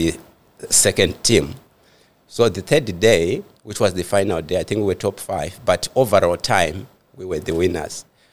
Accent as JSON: {"language": "English", "country": "Zimbabwe", "said": "So basically, I'm from Zimbabwe. I was running from childhood. So, you know, where I come from, we come from very remote areas."}